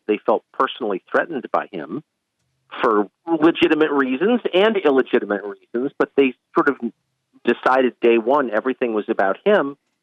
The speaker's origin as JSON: {"language": "English", "region": "California", "country": "United States", "said": "I'm from Southern California. I'm 50."}